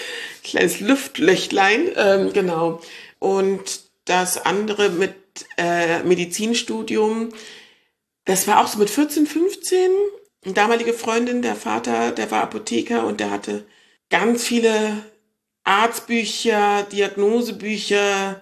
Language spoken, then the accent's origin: German; Cologne, North Rhine-Westphalia, Germany; Ja, sehr kölsch, aus Köln-Weiden. der ist aus Ghana. Genau, meine Eltern sind aus Ghana.